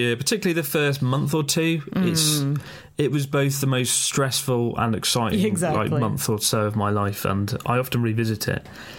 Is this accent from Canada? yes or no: no; Leeds, Yorkshire and the Humber, United Kingdom; from Leeds in the UK.